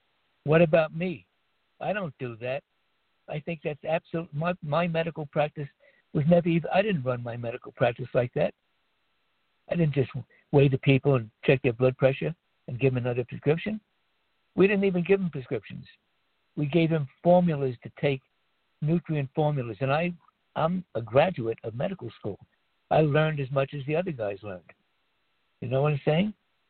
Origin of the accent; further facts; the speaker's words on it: United States; When I was a kid, I told you, growing up in America, you hardly ever heard about someone you knew or some relative getting cancer.